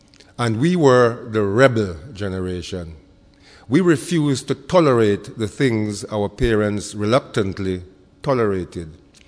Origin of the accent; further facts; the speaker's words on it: London, United Kingdom; Now, as a youngster growing up in London, I was very fortunate in having as my mentors 2 remarkable West Indian men.